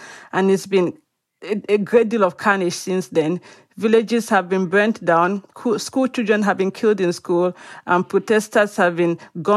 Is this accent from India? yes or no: no; Cameroon; now in United States; I grew up in Cameroon and I came to America, and I'm a writer in America. I write in English